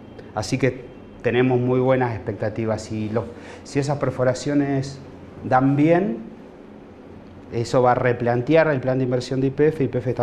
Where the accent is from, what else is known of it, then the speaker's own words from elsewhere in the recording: Santa Cruz, Argentina; Me pasó a mí, yo soy de Santa Cruz, fui fiscal de Estado y yo reclamé DUPI.